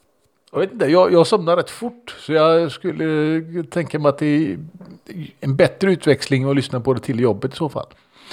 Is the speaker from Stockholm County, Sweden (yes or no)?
no; Gothenburg, Västra Götaland County, Sweden; accent: Gothenburg dialect; tycker ju själv inte att jag pratar speciellt mycket göteborgska när jag pratar. Men när jag lyssnar på mig själv så inser jag att det är svårt att missta att jag kommer från Göteborg.